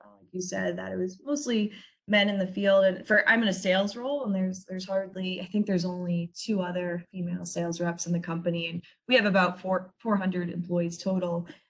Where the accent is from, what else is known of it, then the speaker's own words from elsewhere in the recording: Boston, Massachusetts, United States; I'm from Boston and I never really, you know, ventured out much.